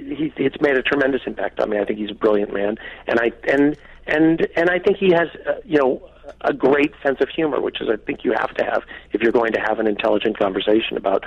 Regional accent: Houston, Texas, United States; also born or lived in Los Angeles; I grew up in Houston and then in Los Angeles

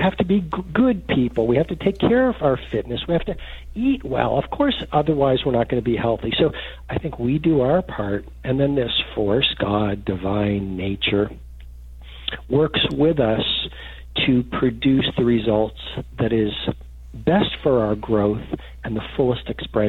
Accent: Port Hawkesbury, Nova Scotia, Canada; Look, I grew up in Port Hawkesbury. I'm an ordinary person

